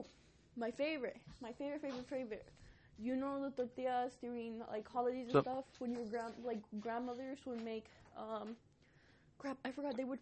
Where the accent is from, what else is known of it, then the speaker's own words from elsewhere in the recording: Houston, Texas, United States; Because especially growing up in Magnolia, it's like, oh, it's like the well-known part of Houston for people from the hood.